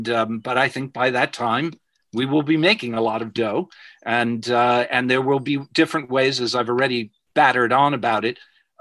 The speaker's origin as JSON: {"language": "English", "region": "New York", "country": "United States", "said": "for an East Coast nerdy Jewish boy from New York, I'm still American by birth"}